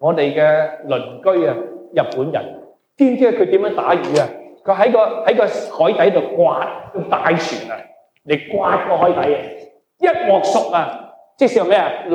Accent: Hong Kong; now in Canada; 感谢神叫我离开香港来到加拿大

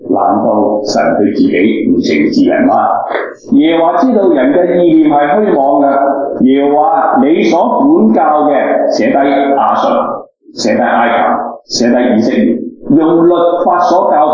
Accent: China; 咁对于我哋中国人

